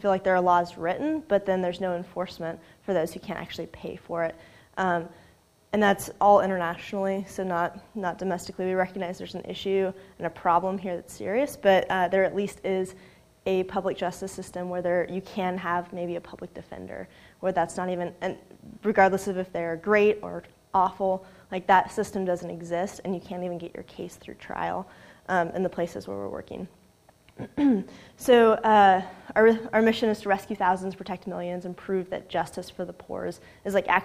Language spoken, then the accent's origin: English; Sacramento, California, United States; I grew up in Sacramento, and I was a sophomore in college